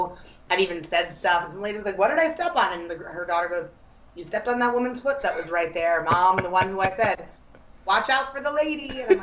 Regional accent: New York, United States; now in Hoboken, United States; especially as a New Yorker, wouldn't really faze me.

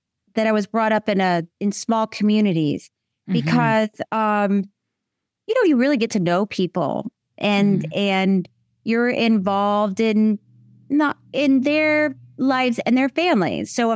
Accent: Florida, United States; Oh, listen, I grew up in Florida, and this was my youth, was pulling over on the side of the road at a boiled peanut stand.

